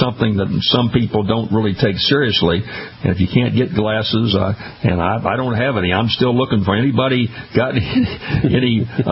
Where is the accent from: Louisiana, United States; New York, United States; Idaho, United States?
Louisiana, United States; several locations in Louisiana, my home state, more in the northern part of the state.